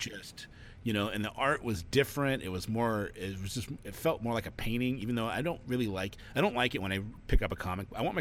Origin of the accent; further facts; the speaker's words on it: Seattle, Washington, United States; we grew up in the Seattle suburbs of Seattle, and it was in Seattle.